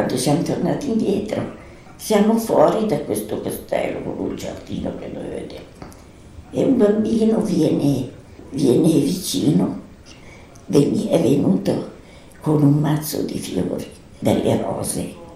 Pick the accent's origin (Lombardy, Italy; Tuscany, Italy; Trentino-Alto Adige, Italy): Lombardy, Italy; Santa Giulietta; Io sono di Santa Giulietta, in provincia di Pavia.